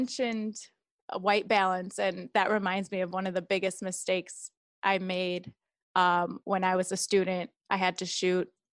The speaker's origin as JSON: {"language": "English", "town": "Chicago", "region": "Illinois", "country": "United States", "tie": "born or raised there", "said": "I grew up in Chicago watching the Bulls, and everyone who mentions Bulls in the 90s knows Michael Jordan."}